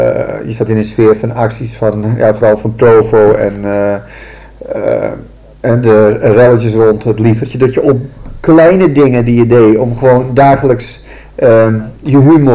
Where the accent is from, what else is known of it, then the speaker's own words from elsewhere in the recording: Amsterdam, North Holland, Netherlands; also born or lived in Dordrecht; Ik ben geboren in Dordrecht. Ja, dat is al ol. Voor de rest ben ik in hart en nieren Amsterdam altijd geweest.